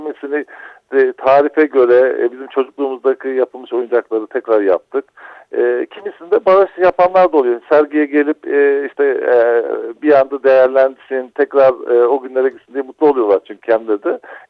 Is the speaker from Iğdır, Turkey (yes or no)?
no; Ödemiş, İzmir, Turkey; ben Ödemişliyim kendim. Burada doğdum, büyüdüm, burada yaşadım.